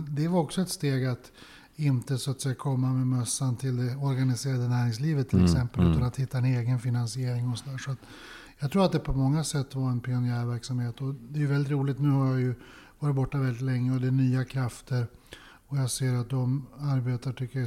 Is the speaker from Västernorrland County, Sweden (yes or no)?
yes; Örnsköldsvik, Västernorrland County, Sweden; jag läste juridik i Uppsala efter skolgången hemma i Örnsköldsvik.